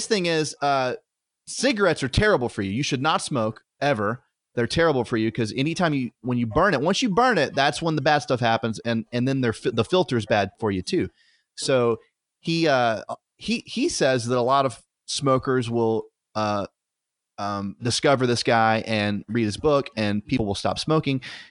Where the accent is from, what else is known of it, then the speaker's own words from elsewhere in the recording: United States; I was driving down to Georgia because I'm an American.